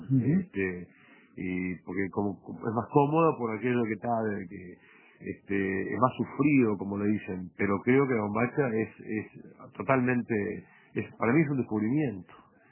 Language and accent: Spanish; Tacuarembó, Uruguay; yo soy pueblero. Siempre digo que no soy en el medio. No soy ni del campo, ni de la ciudad. Soy pueblero, como soy de Tacuarembó.